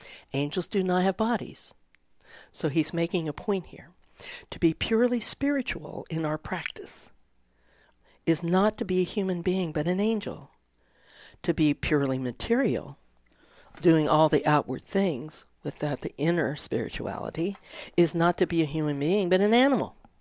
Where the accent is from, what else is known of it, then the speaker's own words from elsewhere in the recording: Florida, United States; And I grew up down in Florida, and in Florida, especially when I was growing up, there was a church on every corner